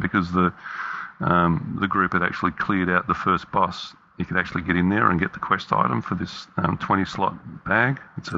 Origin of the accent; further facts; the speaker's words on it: Australia; accent: Australian; You're not going to understand what I say if I say it in my Australian accent.